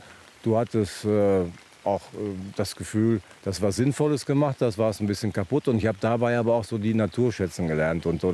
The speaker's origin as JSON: {"language": "German", "town": "Erlinghausen", "region": "North Rhine-Westphalia", "country": "Germany", "tie": "born or raised there", "said": "Marsberg, das ist die Stadt, wo Erlinghausen, mein Geburtsort, dazugehört, ist genau 200 Meter unterhalb von Erlinghausen gelegen."}